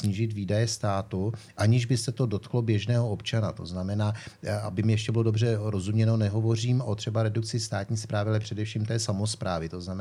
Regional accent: Plzeň, Plzeň Region, Czechia; Nebo když se podívám na vlastně mé rodné město na Plzeň, to znamená Plzeň, která má nějakých 175 tisíc obyvatel

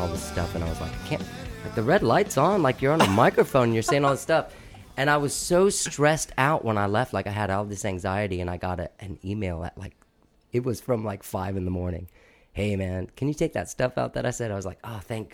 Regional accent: San Antonio, Texas, United States; I grew up in San Antonio.

